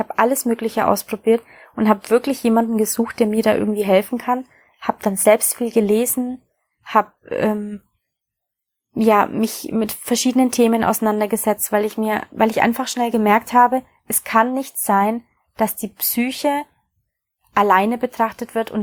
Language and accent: German; Bavaria, Germany; Aufgewachsen bin ich in Bayern in Deutschland